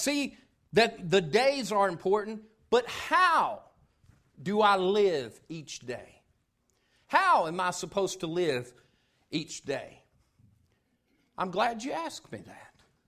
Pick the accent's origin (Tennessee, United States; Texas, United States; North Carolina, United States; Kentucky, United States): Tennessee, United States; as Grant said, I grew up in East Tennessee, and I can remember growing up, we didn't attend church.